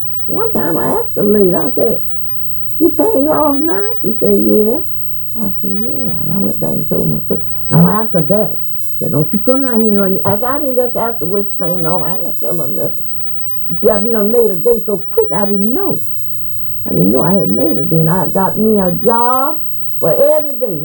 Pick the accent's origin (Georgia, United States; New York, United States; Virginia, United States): Georgia, United States; Fort Gaines; I told them, I said, I come from Fort Gaines, Georgia. I raised there.